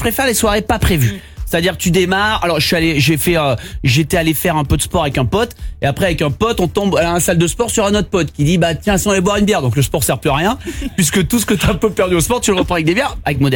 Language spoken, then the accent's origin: French; Provence-Alpes-Côte d'Azur, France; Moi, je viens des Hautes-Alpes, hein, près des Ors.